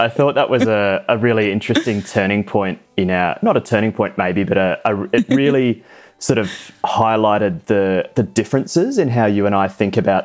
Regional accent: Australia; I'm getting married to Naomi Talushkin, and I'm an Australian naval officer.

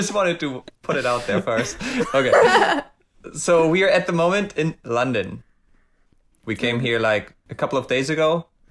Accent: Hamburg, Germany; I'm from Hamburg, which means I'm a hamburger. And yeah, it's in the north of Hamburg.

